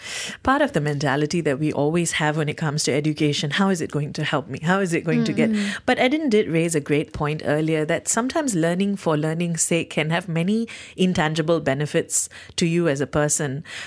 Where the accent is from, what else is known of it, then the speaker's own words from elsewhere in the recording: Malaysia; my ancestors may have come from India, but I'm Malaysian and Malay is a part of being Malaysian.